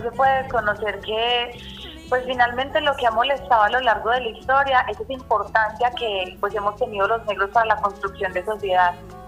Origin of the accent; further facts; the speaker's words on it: Quindío, Colombia; Todos somos de acá del Quindío